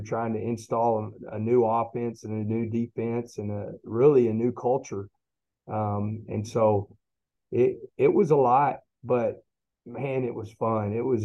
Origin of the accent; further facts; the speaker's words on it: Texas, United States; one, I'm a Texan, you know, I'm a diehard.